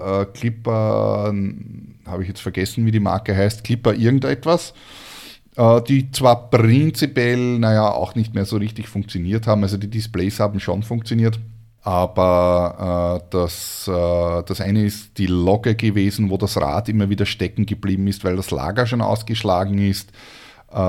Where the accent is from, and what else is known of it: Austria; born or raised there